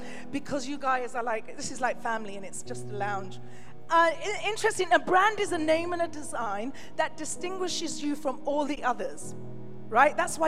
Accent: London, United Kingdom; I'm from London, UK. I'm a Londoner all my life. I've lived no other place but in London.

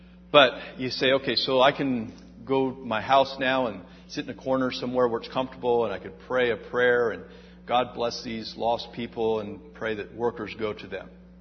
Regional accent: Oregon, United States; You know, I grew up in Oregon, and we had 26 apple trees on the property where I grew up.

